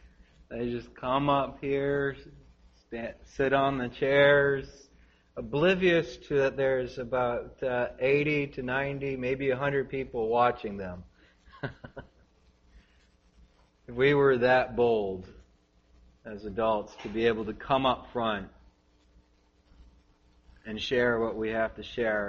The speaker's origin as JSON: {"language": "English", "town": "Green Bay", "region": "Wisconsin", "country": "United States", "tie": "born or raised there", "said": "I was raised in Green Bay, Wisconsin. Green Bay, Wisconsin, in the far north."}